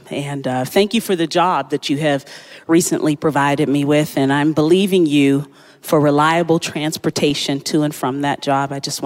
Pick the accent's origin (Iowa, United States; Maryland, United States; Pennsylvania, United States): Pennsylvania, United States; Pittsburgh; moved away as an adult; I joined his show in Sacramento. I'm from Pittsburgh. I had never been away from home before.